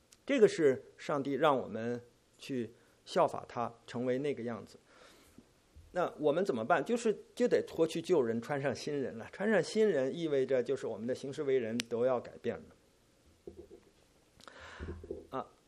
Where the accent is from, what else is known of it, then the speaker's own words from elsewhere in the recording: China; 有我们在大陆长大的，年龄比较稍微长一点的，和我这个年龄差不多的，